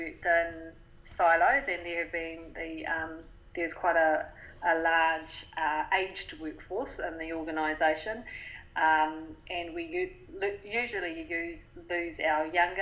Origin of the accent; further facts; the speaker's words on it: Gisborne, New Zealand; So I was born and bred in Gisborne, so it's, my parents are from here, great-grandparents, you know, as far back as I can remember.